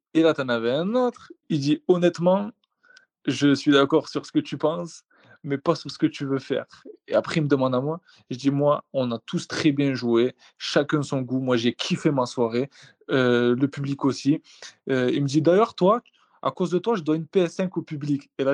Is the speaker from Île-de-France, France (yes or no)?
yes; Paris, Île-de-France, France; Je viens de Paname. J'ai fait 200 km.